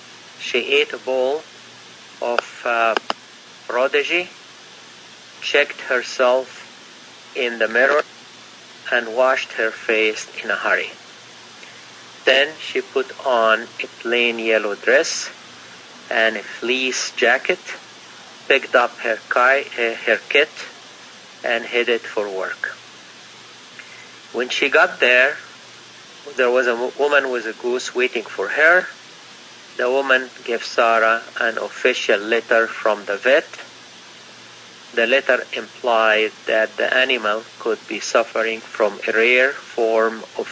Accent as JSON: {"language": "English", "country": "Egypt", "tie": "born or raised there", "moved": "as an adult", "lives_now": "Canada", "said": "I grew up in Egypt. So I was in Egypt until I was 27, then I moved to Canada to do my PhD."}